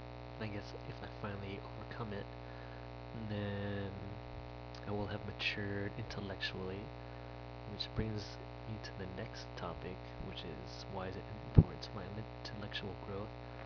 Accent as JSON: {"language": "English", "town": "Fountain Valley", "region": "California", "country": "United States", "lives_now": "San Diego, United States", "said": "I'm originally from Orange County, Fountain Valley to be exact. Moved down to San Diego about three and a half, maybe even 4 years ago to go to school."}